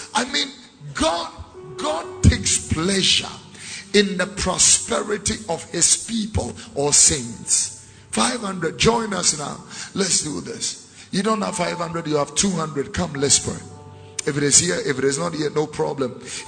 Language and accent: English; Abeka, Greater Accra, Ghana; also born or lived in Tesano, Ghana; I was born in Tesano. I grew up in Fadama and Abeka. I have been a Muslim before.